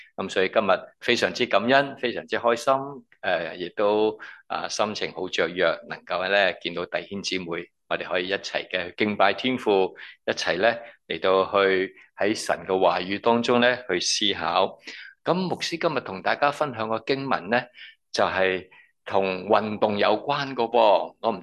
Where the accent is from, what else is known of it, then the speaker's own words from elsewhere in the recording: Hong Kong; 所以咧，我哋同啲人讲我哋喺香港嚟噶，乜都担高头话俾人听吓